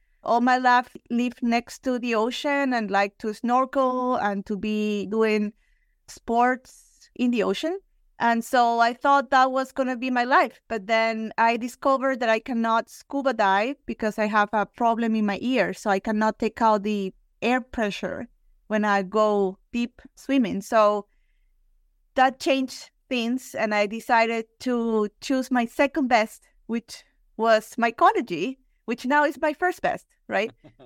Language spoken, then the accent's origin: English; Lima, Peru; English is a second language; now in Florida, United States; But I'm from Lima, Peru, from the capital. And I grew up next to the ocean, which I really adore.